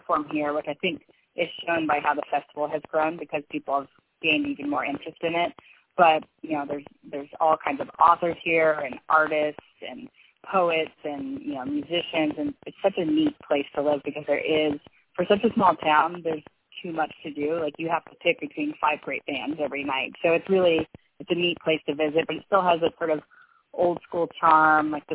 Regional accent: Los Angeles, California, United States; now in Oxford, United States; because I'm not from here, I'm actually from Los Angeles originally.

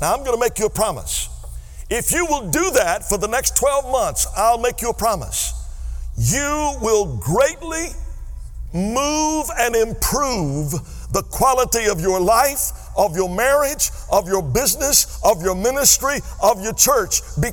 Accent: Louisiana, United States; I grew up in Louisiana. That says a whole lot right there.

